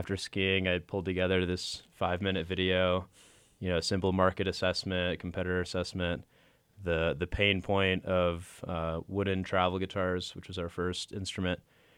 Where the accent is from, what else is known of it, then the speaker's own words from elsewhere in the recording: Chicago, Illinois, United States; So we're from Chicago.